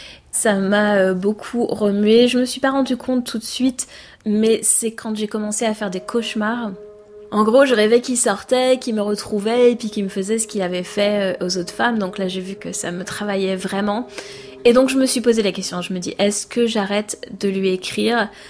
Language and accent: French; France; moved away as an adult; now in Jacksonville, United States; viens d'avoir 39 ans et ça fait 3 ans que j'habite à Jacksonville en Floride, donc aux États-Unis. Je suis française et j'ai grandi en France